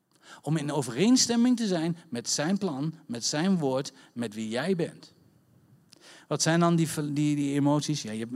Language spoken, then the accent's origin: Dutch; Netherlands; Jo, ik schaam me rot voor mij als Nederlander over wat wij op het web uitkramen over onze leiders.